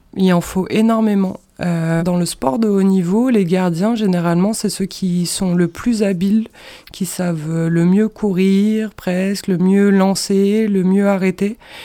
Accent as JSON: {"language": "French", "town": "Aubenas", "region": "Auvergne-Rhône-Alpes", "country": "France", "said": "Alors je suis née à Aubenas en 1986. Ça date, hein ? Bon, aujourd'hui j'ai pris un peu d'âge, mais je suis bien d'ici."}